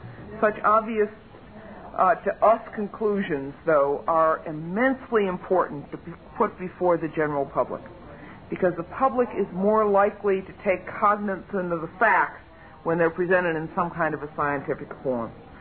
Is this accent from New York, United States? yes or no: yes; New York, United States; I'm, of course, as a New Yorker, a personal friend of many of the leaders in the women's movement.